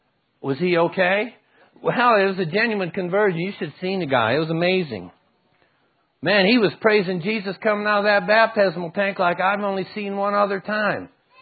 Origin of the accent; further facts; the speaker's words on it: Detroit, Michigan, United States; hey, I'm from the Motor City, right? Born in Detroit City. Home of Henry Ford and the assembly line, right?